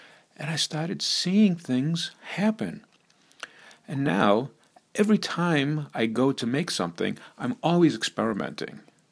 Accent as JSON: {"language": "English", "town": "Revere", "region": "Massachusetts", "country": "United States", "tie": "born or raised there", "said": "a friend of mine who I grew up with, I'm from Revere, grew up with, and he lives out in Los Angeles now."}